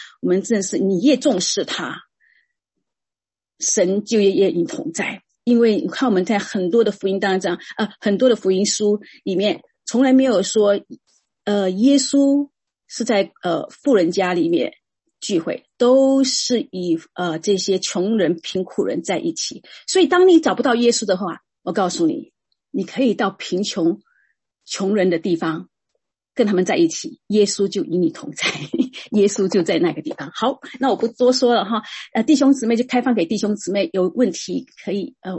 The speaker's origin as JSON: {"language": "Chinese", "country": "Singapore", "tie": "born or raised there", "said": "我从小时候因为我们家里的弟兄姊妹孩子都很多，但是虽然孩子很多，但我们都从小不住在一起的，嗯，那他们我姐姐他们住台湾，我住新加坡"}